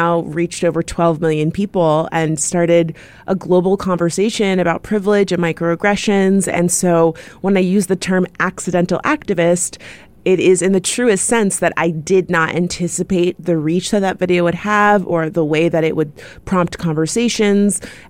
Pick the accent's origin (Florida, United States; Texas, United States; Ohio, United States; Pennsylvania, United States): Florida, United States; my personal experience growing up in South Florida, oftentimes being the only Black person in my school or at work